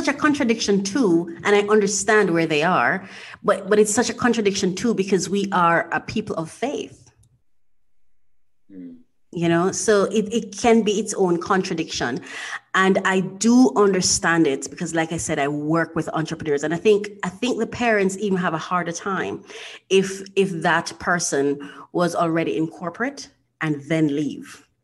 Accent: Jamaica; I'm Jamaican, I'm an entrepreneur here

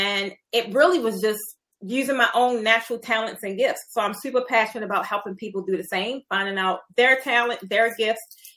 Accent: Baltimore, Maryland, United States; I'm originally from Baltimore.

